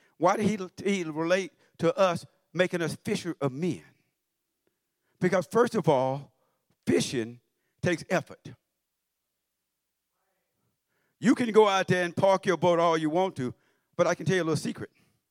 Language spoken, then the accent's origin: English; Louisiana, United States; I grew up in Louisiana.